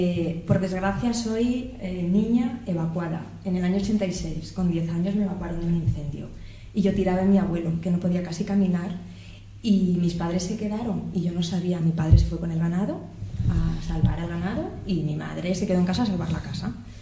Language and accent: Spanish; Pedro Bernardo, Castile and León, Spain; En el incendio del 2000 de mi pueblo había zonas que tenían pies grandes de pino